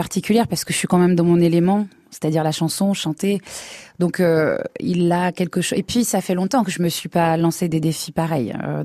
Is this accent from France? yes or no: yes; Villeneuve-sur-Lot, Nouvelle-Aquitaine, France; also born or lived in Melun; Bah, Villeneuve-sur-Lot, c'est une petite ville pleine de charme, où j'ai grandi et où je suis très heureuse d'être parce que voilà, j'y suis retournée il y a maintenant 6 ans.